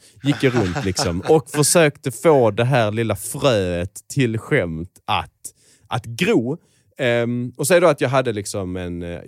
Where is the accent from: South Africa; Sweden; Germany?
Sweden; Skåne; accent: Scanian; now in Stockholm, Sweden; Så jag pratar skånska.